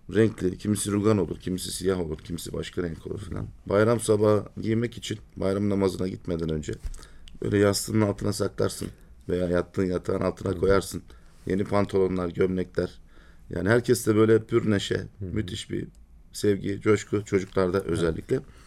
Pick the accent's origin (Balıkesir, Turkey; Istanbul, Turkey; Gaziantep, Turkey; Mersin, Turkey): Balıkesir, Turkey; Balıkesirliyim ben.